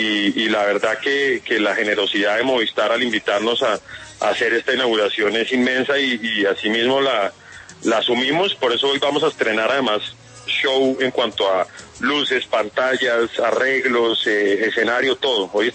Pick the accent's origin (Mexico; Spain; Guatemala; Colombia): Colombia; Bogotá; como bogotano además es muy emocionante.